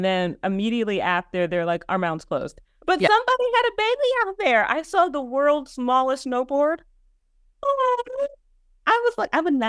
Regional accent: Georgia, United States; also born or lived in Alaska / Texas; I'm from Georgia, but I grew up military. And so my dad was stationed all around. And so I was born overseas. I lived in Alaska, Texas. And then my parents, they both live in Georgia.

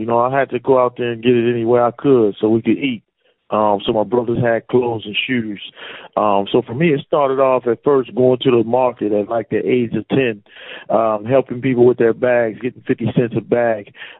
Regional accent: Baltimore, Maryland, United States; I'm born and raised in Baltimore City, Maryland. I come from a neighborhood on the southwest side of the city called Westport.

